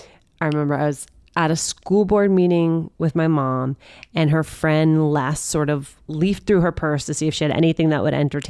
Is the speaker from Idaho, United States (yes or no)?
no; Union City, New Jersey, United States; And even then, at 7 or 8, growing up in Union City, New Jersey, sitting in that school board meeting